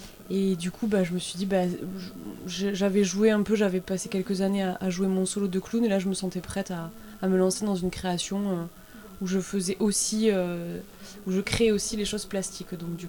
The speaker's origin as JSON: {"language": "French", "town": "Carcassonne", "region": "Occitanie", "country": "France", "said": "je suis originaire de Carcassonne, hein, mais j'habite en Bretagne, dans le Finistère."}